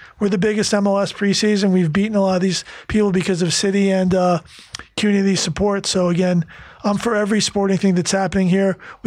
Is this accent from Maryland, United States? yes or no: no; New York City, New York, United States; born there; I was born in the Bronx.